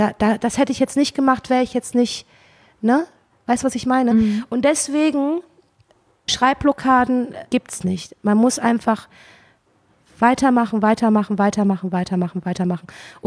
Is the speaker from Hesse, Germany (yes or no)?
no; Cologne, North Rhine-Westphalia, Germany; ich komme ja aus Köln